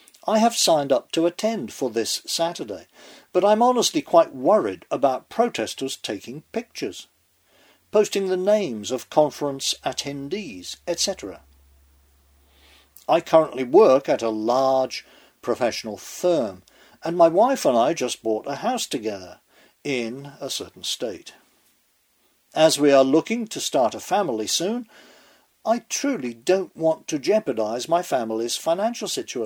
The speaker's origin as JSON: {"language": "English", "country": "United States", "said": "The short answer to that is that as an American, I don't want anyone living in the shadows in this land of the free."}